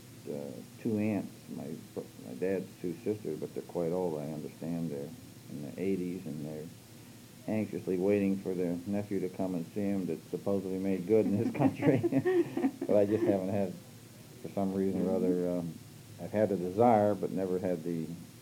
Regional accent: Struthers, Ohio, United States; born there; Okay, I was born in Strutters, Ohio, September 27th, 1929.

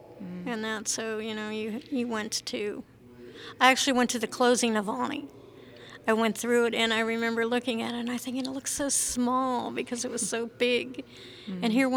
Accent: Youngstown, Ohio, United States; I was born in Youngstown, Ohio, in Mahoning County.

